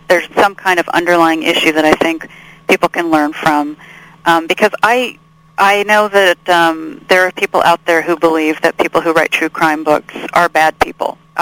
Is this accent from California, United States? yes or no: yes; La Jolla, California, United States; I grew up in La Jolla, California